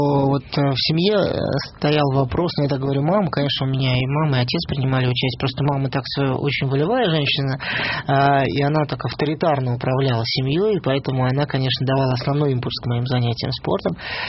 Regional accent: Moscow, Russia; born there; Но я родился в Перово.

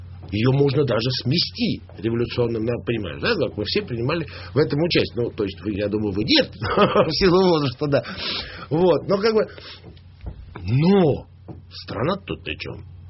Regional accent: Moscow, Russia; Я москвич, приезжающий на каникулы.

